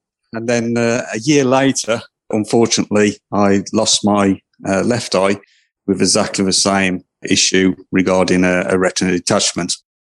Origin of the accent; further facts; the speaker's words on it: England, United Kingdom; now in Yorkshire, United Kingdom; because I moved from the Midlands to Yorkshire not so long ago, just after I lost my sight.